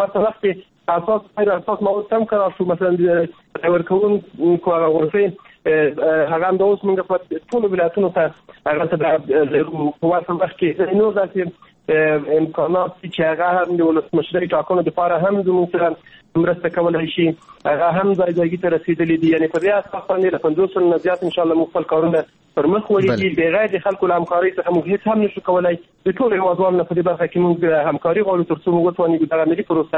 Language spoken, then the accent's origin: Pashto; Afghanistan; نو باد له سلام څخه دا خبره کوم چې دغه موږ افغانان یو مسله لرو